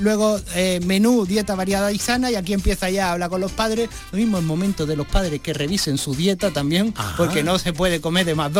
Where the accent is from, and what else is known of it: Andalusia, Spain